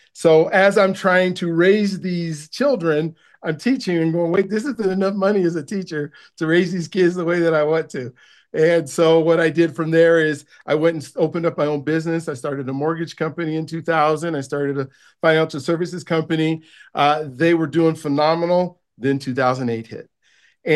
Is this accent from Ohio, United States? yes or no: no; Denver, Colorado, United States; I grew up here in Denver, Colorado, and I went to California.